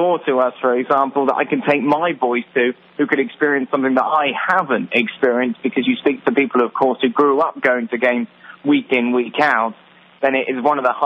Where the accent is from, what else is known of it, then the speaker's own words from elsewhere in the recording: South West England, United Kingdom; I grew up in Cornwall. There were no grounds.